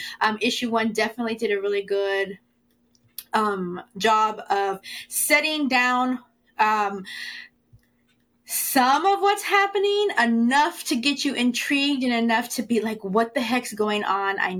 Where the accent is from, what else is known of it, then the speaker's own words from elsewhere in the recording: Hanford, California, United States; my hometown is a small Central California town called Hanford.